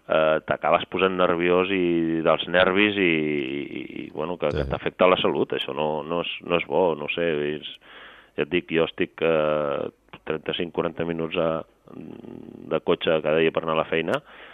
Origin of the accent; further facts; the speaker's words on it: Sant Feliu, Catalonia, Spain; now in Sant Quirze del Vallès, Spain; també em considero vallesà, no? 100%, però jo sempre dic que sóc de Sant Feliu i ho seré tota la vida, i Sant Feliu és el meu poble, i sóc de poble i sóc de Sant Feliu, però que per atzar, per qüestions de feina i de la vida que et porta, doncs, acabis vivint a Sant Quirze del Vallès